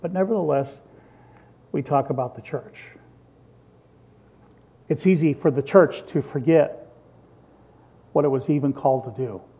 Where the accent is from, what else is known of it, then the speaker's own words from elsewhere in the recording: Midwest, United States; now in US South; Never thought I'd move south. I used to live outside of Chicago in the country, so I'm a Midwesterner, and here I am down here.